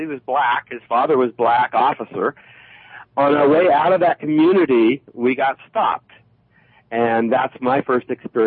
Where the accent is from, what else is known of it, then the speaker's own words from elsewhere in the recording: Medford, Oregon, United States; I grew up in Medford, Oregon, and you lived in Oregon for a while. Medford is about the whitest white part of Oregon that you could possibly see.